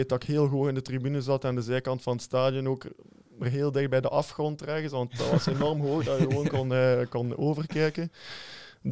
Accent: Oostakker, Flemish Region, Belgium; Ik ben van Oostakker, Destelbergen, dus dat is quasi nabij voor naar de match te kunnen gaan kijken.

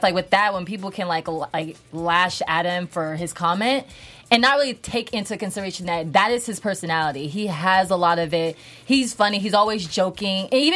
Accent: California, United States; I'm from Northern California.

